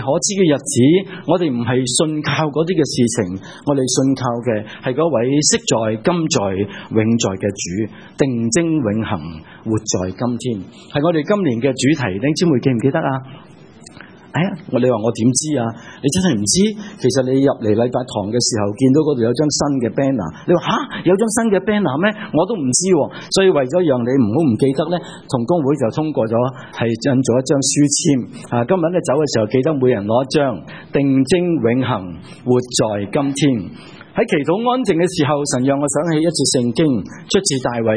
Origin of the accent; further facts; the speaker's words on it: Hong Kong; 就是一个呢土生土长的香港人在、油麻地市区荡失路的故事